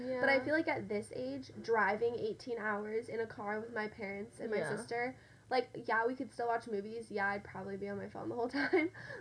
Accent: Colorado, United States; Because also, I grew up mainly in Colorado, and so it's very similar to Utah

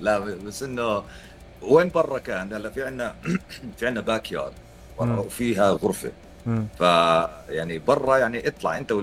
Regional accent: Jordan; وقت ما أنا كنت ساكن بالأردن. أنا باي ذا واي أنا سعودي الأصل عشان الناس يعرف، فكنت ساكن بالأردن وعشت كل حياتي 26 سنة عشت بالأردن.

